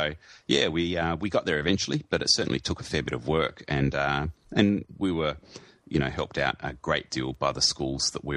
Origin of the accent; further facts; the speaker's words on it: Australia; you know, we're Australian, obviously